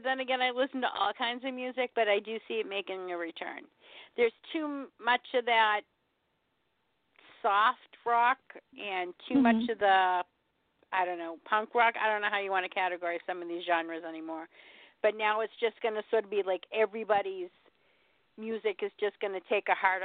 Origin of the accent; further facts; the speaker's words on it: Boston, Massachusetts, United States; If it wasn't for the fact that I'm from Boston and I've heard of the Celtics